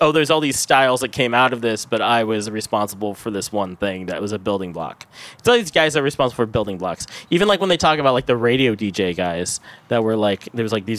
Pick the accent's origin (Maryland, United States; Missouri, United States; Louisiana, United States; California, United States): California, United States; Bay Area. I lived in Oakland for 20 years.